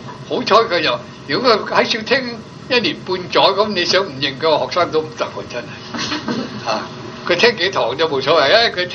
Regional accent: China; 中國冇嘢㗎，我哋中國人佢適合中國人嗰種籠統嘅思想。

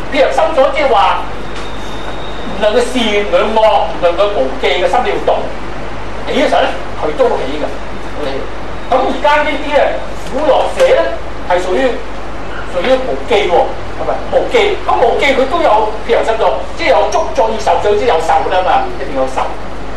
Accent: Guangdong, China; 我哋廣東人食得咁辣啊

